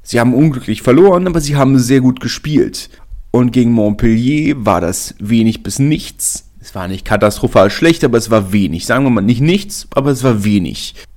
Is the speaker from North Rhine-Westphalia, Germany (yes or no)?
no; Berlin, Germany; Als Berliner freut es mich natürlich sehr